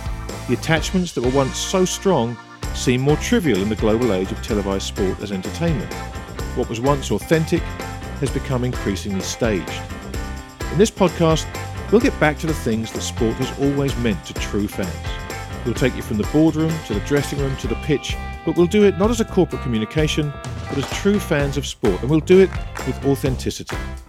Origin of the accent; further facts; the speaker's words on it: England, United Kingdom; fantastic to see, as an Englishman, so many English players doing well